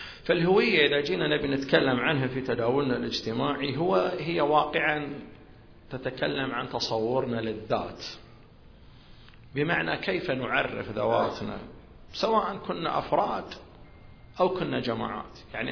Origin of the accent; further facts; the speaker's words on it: Al-Qarah, Eastern Province, Saudi Arabia; أنا عربي، وفي ذات الوقت أنا مسلم، وفي ذات الوقت أنا سعودي، وفي ذات الوقت أنا حساوي، وفي ذات الوقت أنا من القارة.